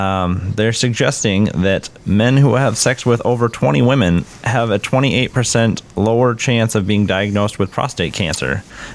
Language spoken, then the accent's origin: English; Midwest, United States; growing up in the Midwest, in the Midwest, that was just like the thing.